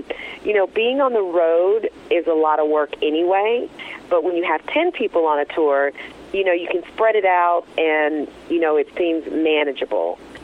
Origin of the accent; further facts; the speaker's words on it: the South, United States; we're all from the South